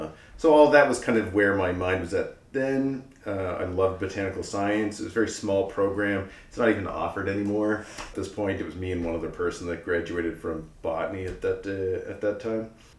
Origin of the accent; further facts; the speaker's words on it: Nova Scotia, Canada; moved away as an adult; now in Montreal, Canada; But I've been here for a long time. I think this is my 18th year. I came from Nova Scotia to study at McGill in biology originally.